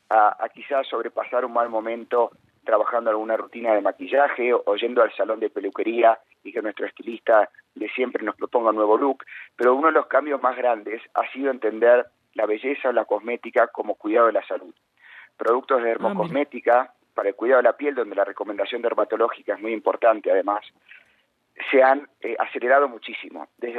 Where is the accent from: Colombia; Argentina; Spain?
Argentina; moved away as an adult; now in Mexico; soy argentino y vivo hace 3 años en México. Yo llegué el 7 de enero a México, el 7 de enero del 2020.